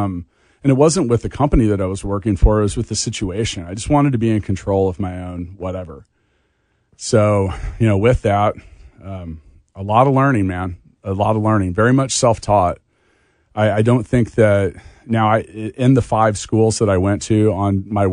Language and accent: English; Leawood, Kansas, United States; And well, I grew up in Leawood, mm-hmm. where they very much will tell you, hey, if you don't go to college, you're not going to make it